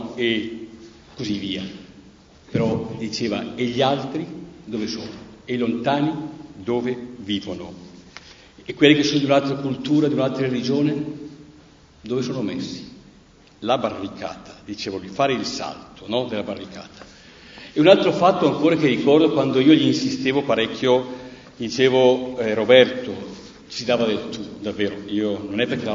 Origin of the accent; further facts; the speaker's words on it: Verdellino, Lombardy, Italy; Io sono di Verdellino, zona Zingonia, e lì abbiamo vissuto questi cambiamenti grossi. Siamo passati da una civiltà contadina a una civiltà industriale negli anni 70.